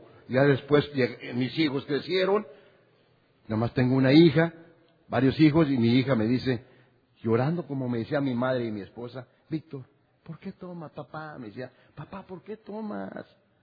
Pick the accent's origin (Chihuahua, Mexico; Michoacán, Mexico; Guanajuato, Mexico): Guanajuato, Mexico; Salamanca; soy alcohólico. Soy del estado de Guanajuato, Salamanca.